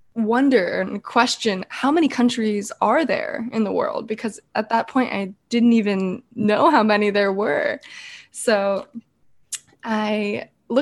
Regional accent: California, United States; I am from California. I grew up with a family who had a travel agency

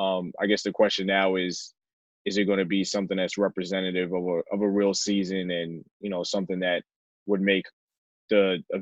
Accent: Bronx, New York, United States; And I'm born and raised in the Bronx, so naturally I'm with the New York Yankees.

